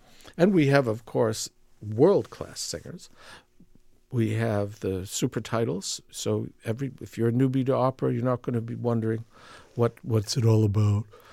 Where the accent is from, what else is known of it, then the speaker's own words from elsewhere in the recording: Boston, Massachusetts, United States; I grew up in Boston. When I was a teenager, I played on the Boston Symphony Hall stage